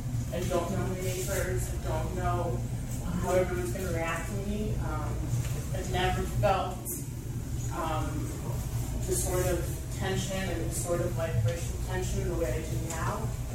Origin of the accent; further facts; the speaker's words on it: Nashville, Tennessee, United States; now in Hawaii, United States; I grew up in Nashville, so I live in Hawaii.